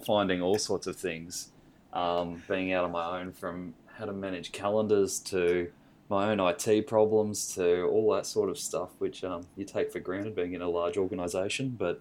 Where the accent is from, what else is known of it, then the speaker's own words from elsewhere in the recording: Tweed Heads, New South Wales, Australia; I grew up in Tweed Heads.